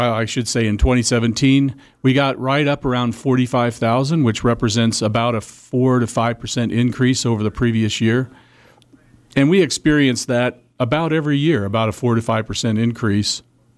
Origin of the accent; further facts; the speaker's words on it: Illinois, United States; now in Wichita, United States; I'm from St. Louis area. Yeah. I'm actually from Illinois on the east side.